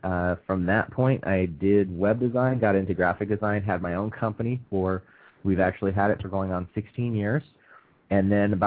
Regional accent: Boise, Idaho, United States; Born and raised in Boise, Idaho, grew up there up until I was 21

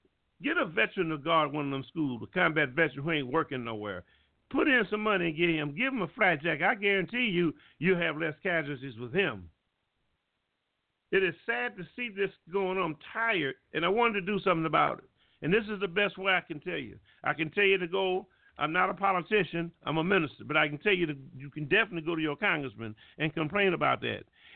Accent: Alabama, United States; I'm from Alabama.

